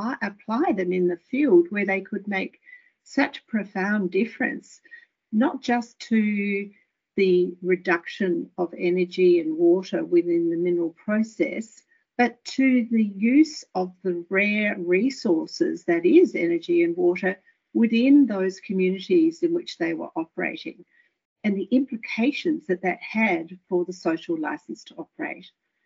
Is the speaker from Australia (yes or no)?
yes; South Australia, Australia; moved away as an adult; South Australia was originally my home state. I left here many, many years ago after finishing my tertiary studies.